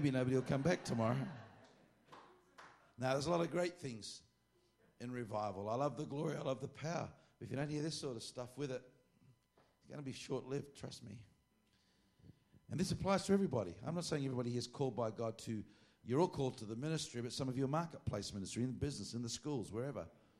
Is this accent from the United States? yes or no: no; Australia; Well, let them come and get me. I'm from Australia.